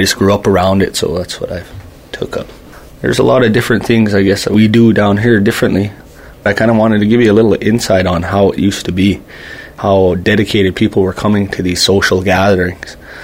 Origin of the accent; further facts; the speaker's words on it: Fort Peck, Montana, United States; originally from Fort Peck, right here, Fort Peck Reservation. I come from the Red Bottom clan of Assiniboine, the Nakota.